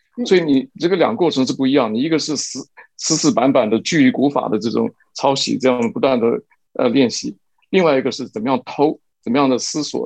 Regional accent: Taiwan; born there; 我是台湾出生的，是台湾的这个所谓的外省人嘛。父母是从小时候在解放的时候的，到台湾。

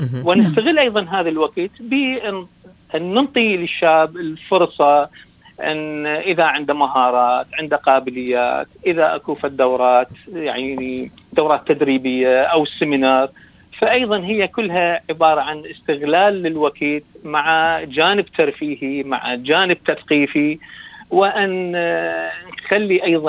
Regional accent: Iraq; now in Australia; احنا مو بس عراقيين، احنا عراقيين مع استراليين

